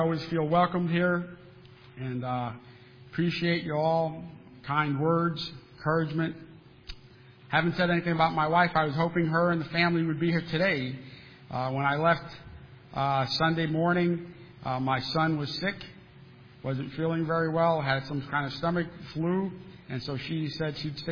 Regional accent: Cuba; now in United States; Now, I've been here 54 years, so I don't know. You know, I'm an American citizen. I'm an American. And when I've gone to Cuba and I try to tell them I'm a Cuban, they say, no, you're a North American.

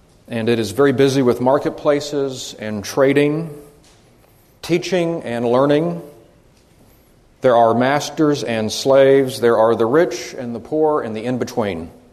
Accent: Texas, United States; moved away as an adult; And when I got off the train, for that young man born and raised in Texas, he might as well have been stepping off into a different country.

